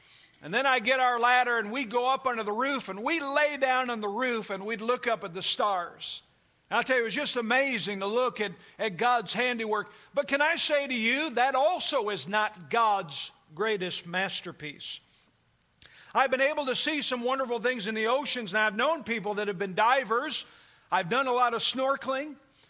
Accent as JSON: {"language": "English", "region": "New England", "country": "United States", "tie": "born or raised there", "said": "Now, I grew up in New England. Those were probably more hills than the people that grew out west and understand what the mountains are."}